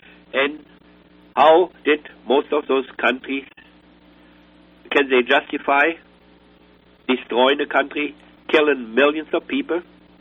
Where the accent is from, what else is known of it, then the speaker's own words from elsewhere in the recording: Germany; moved away; When I came over from Germany...